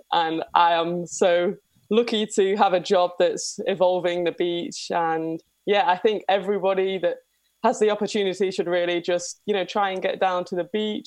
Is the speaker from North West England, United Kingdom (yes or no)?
yes; Manchester, North West England, United Kingdom; I grew up in South Manchester, so that's not that close to the beach.